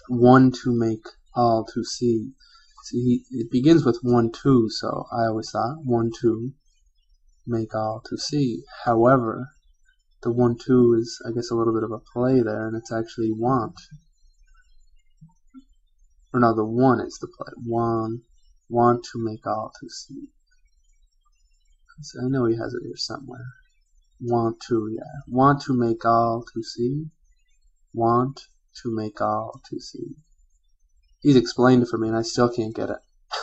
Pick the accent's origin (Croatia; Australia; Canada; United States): Canada; I knew this individual was from Canada, but lo and behold, he's from my hometown, which is only has a population of about 20,000 people